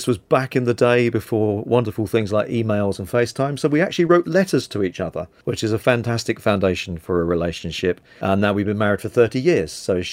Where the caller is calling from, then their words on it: London, United Kingdom; I'm joining you from London, where we're actually enjoying Texas-style weather for the first time in years.